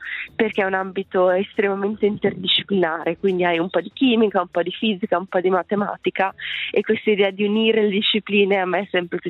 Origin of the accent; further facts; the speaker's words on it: Lugano, Ticino, Switzerland; io sono una ragazza ticinese, sono nata e cresciuta a Lugano